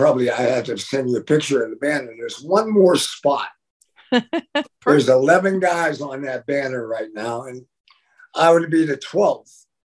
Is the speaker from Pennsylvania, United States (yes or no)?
yes; Pennsylvania, United States; I'm from Western Pennsylvania.